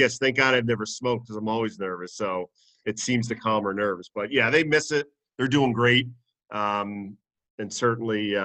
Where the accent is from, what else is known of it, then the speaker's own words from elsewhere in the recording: Massachusetts, United States; I mean, we come from... we're from Massachusetts, Western Mass.